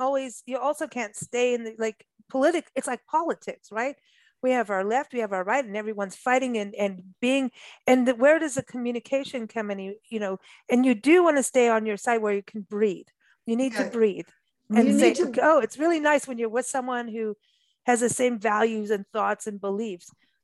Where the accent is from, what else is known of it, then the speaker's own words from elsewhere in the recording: Kenya; also born or lived in England / South Africa; I grew up in Africa and in Kenya, England, mm-hmm. South Africa.